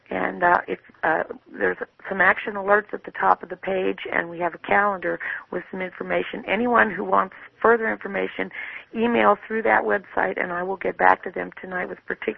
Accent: Pittsburgh, Pennsylvania, United States; Yeah, I'm from Pittsburgh is my home.

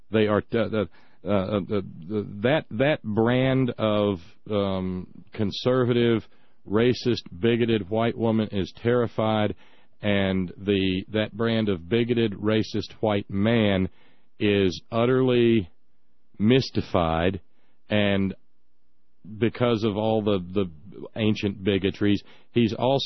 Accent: Alabama, United States; And so as a result, growing up in Alabama, I went to a few AMEs and so forth

